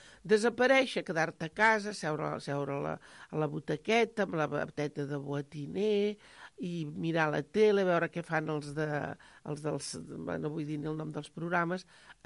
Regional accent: Barcelona, Catalonia, Spain; quan em diuen una festa major, la del meu poble. La de Sants.

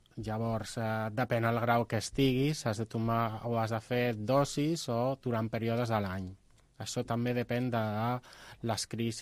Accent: Madrid, Community of Madrid, Spain; Nosaltres som de Madrid

